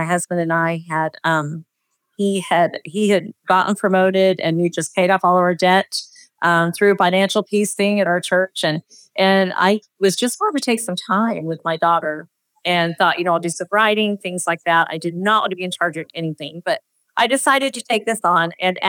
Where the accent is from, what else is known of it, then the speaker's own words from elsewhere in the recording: New Mexico, United States; And I'm telling her I'm from New Mexico.